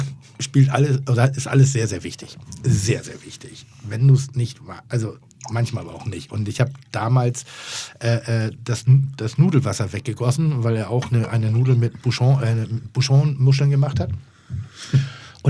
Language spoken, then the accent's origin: German; Pinneberg, Schleswig-Holstein, Germany; Ich nehme immer Butter, ich bin aus Pinneberg.